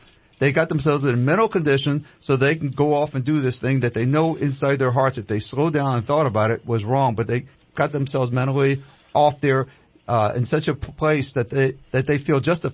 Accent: New York City, New York, United States; Well, I grew up in some really bad inner city areas. I was born in New York City. I lived in Bedford-Stuyvesant, one of the worst places in New York City, a really, really impoverished part of the city.

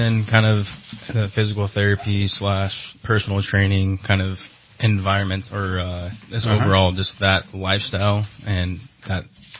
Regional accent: Saratoga, Wyoming, United States; I'm originally from Wyoming, a super small town called Saratoga. So I've been affiliated with this area since I was about 8 years old.

